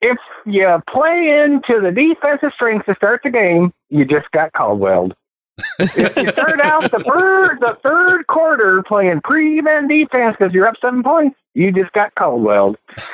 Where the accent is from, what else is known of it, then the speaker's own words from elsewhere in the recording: Grand Rapids, Michigan, United States; I'm from Grand Rapids.